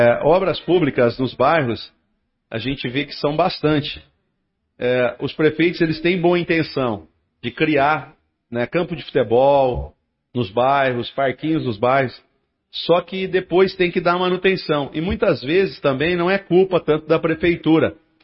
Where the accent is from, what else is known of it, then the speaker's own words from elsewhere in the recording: Brazil; born there; Eu prestigiei, né, o meu bairro lá, onde eu nasci, e sei também da carência desse bairro, que é o Jardim São Lucas.